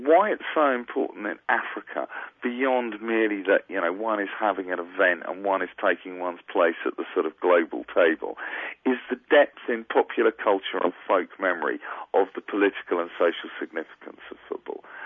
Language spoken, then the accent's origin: English; England, United Kingdom; I find myself as an Englishman saying a surprising thing, but I like this German team.